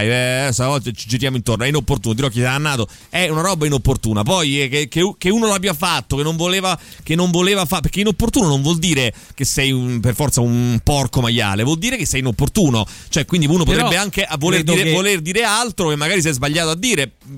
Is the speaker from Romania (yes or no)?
yes; Romania; È vero, io sono rumena.